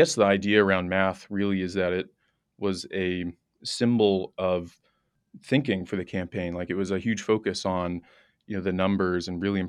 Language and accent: English; Virginia, United States; where I grew up in Northern Virginia, which, you know, is a sort of wholesome American suburb, I guess.